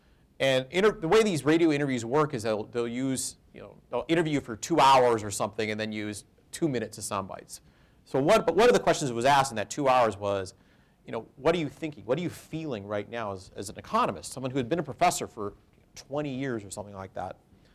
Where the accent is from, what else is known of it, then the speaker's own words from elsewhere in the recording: Winnipeg, Manitoba, Canada; So I grew up in Winnipeg